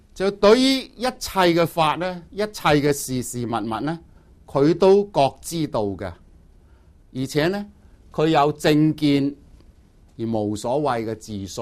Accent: Guangdong, China; 我哋廣東人咧俗話即係玉皇大帝啊

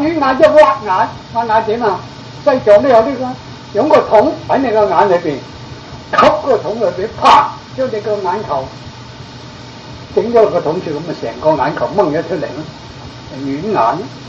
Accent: Guangdong, China; 我廣東人同埋東莞

